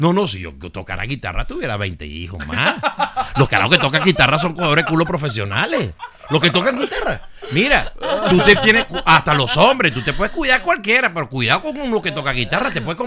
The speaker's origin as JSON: {"language": "Spanish", "town": "Caracas", "region": "Capital District", "country": "Venezuela", "tie": "born or raised there", "said": "Hasta los 5, pero después iba mucho, pasaba muchas vacaciones y todo, pero siempre, pero me crié en Caracas sin perder mi influencia"}